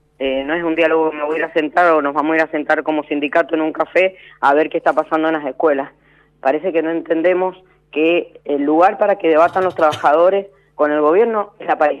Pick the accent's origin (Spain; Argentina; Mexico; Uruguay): Argentina; Mendoza; Cada uno de nosotros somos mendocinos y mendocinas.